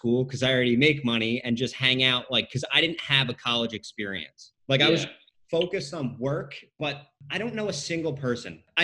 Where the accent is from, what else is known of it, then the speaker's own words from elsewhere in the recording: Long Island, New York, United States; So the town that I grew up in on Long Island, like it's like golden handcuffs.